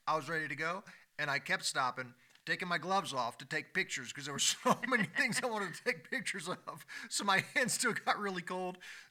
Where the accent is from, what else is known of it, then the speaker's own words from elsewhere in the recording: Louisiana, United States; I'm from the South, like Louisiana, and our hills only go down.